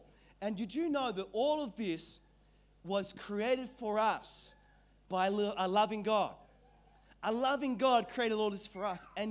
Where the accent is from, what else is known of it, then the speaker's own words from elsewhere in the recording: Whangarei, Northland, New Zealand; born there; I was born in New Zealand and in a town called Whangarei on the North Island of New Zealand.